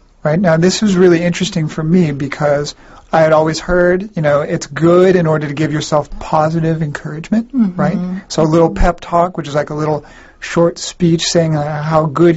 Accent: Washington, United States; which is actually quite close to where I grew up in Washington State.

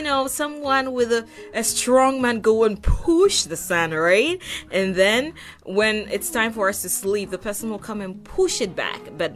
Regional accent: Manhattan, New York, United States; from Manhattan, USA

